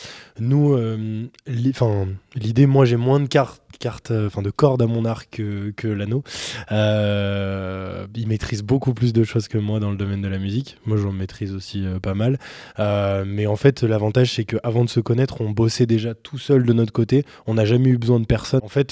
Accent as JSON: {"language": "French", "town": "Clermont-Ferrand", "region": "Auvergne-Rhône-Alpes", "country": "France", "said": "Si on parle de la ville de Clermont-Ferrand, déjà, depuis tout petit."}